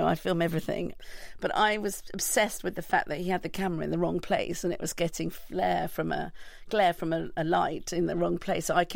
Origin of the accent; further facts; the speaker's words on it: England, United Kingdom; I loved growing up in England as a child.